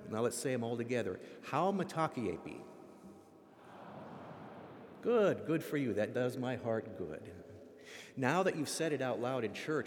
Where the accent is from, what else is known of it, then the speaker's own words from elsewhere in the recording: South Dakota, United States; I was born and raised in South Dakota. If you don't know where South Dakota is, it's south of North Dakota.